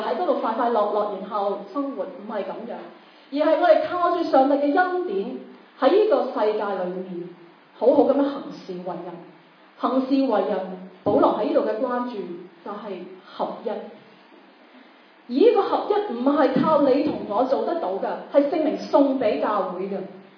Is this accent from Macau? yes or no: yes; Macau; first language yue; Chinese is a second language; 我们可能是来自于香港，其实我不是香港人，我应该正确来讲是澳门人。